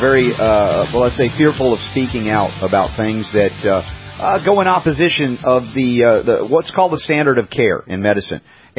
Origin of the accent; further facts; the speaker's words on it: United States; in my culture as an American, standard American diet and growing up in a medical family